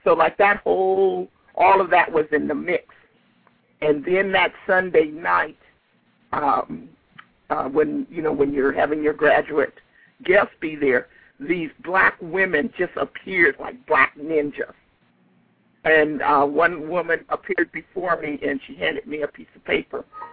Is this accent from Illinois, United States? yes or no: no; Los Angeles, California, United States; I'm from Los Angeles. So it was in Los Angeles